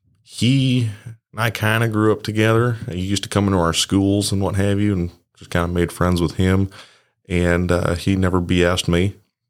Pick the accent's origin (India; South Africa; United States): United States; Elizabeth, Illinois; So, my hometown is Elizabeth, Illinois, small little town, famously known for, the Black Hawk War of 1832.